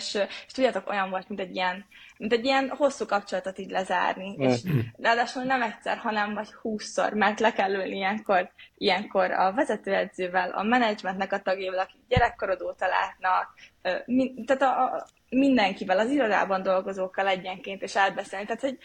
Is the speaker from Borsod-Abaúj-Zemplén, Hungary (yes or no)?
no; Győr, Győr-Moson-Sopron, Hungary; Én Győrben fogtam labdát, tehát hogy a Ultimate győri vagyok.